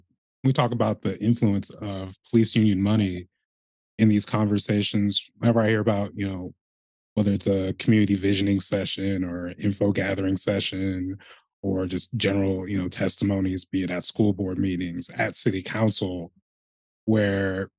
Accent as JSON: {"language": "English", "town": "Lake Oswego", "region": "Oregon", "country": "United States", "tie": "born or raised there", "said": "my hometown of Lake Oswego"}